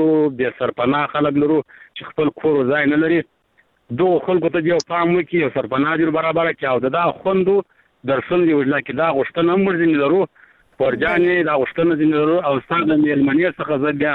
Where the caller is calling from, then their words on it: Arghandab, Kandahar, Afghanistan; زه سس همیشنی همکار … لکندار ولایت ارغنداو ولسوالۍ سره د ټلیفون په کار شم